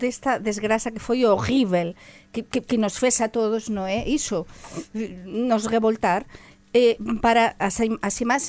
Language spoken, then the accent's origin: Portuguese; La Rioja, Spain; also born or lived in Galicia; Rioja, na Rioja, por exemplo, a minha terra, não é? Tenho a mistura, sabem, da Rioja e da Galiza